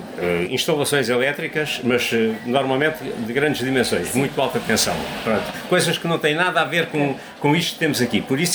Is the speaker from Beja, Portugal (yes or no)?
no; Abrantes, Santarém, Portugal; now in Alenquer, Portugal; eu não sou de cá, sou de Abrantes, mas vim viver para aqui no ano da Expo, em 1998.